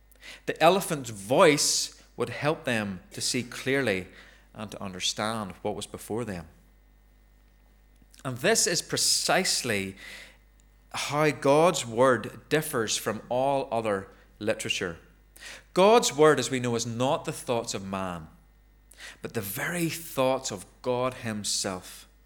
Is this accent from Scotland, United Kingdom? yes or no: no; Ballymena, Northern Ireland, United Kingdom; and of course I'm from Ballymena